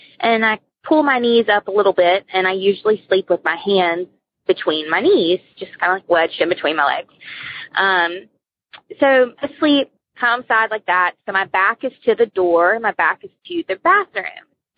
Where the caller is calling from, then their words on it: Georgia, United States; I'm calling from Georgia.